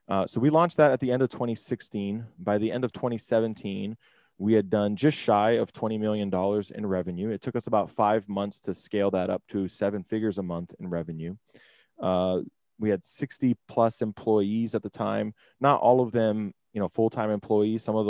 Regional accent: Hawaii, United States; now in Las Vegas, United States; I'm originally from Hawaii. I live in Las Vegas now

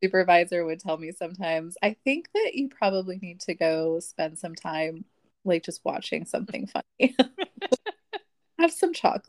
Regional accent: Colorado Springs, Colorado, United States; Let's see. I am from Colorado Springs, Colorado, so a plethora of information can come out of that as well.

